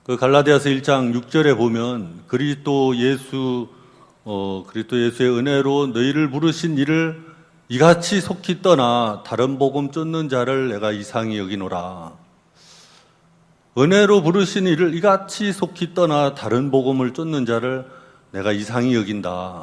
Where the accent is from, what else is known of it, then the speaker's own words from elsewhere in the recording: Gangwon, South Korea; 저희 고향이 이렇게 강원도인데